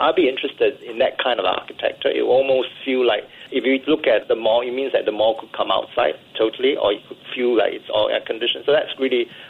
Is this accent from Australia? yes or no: no; Singapore; when I came back to Singapore, I'm Singaporean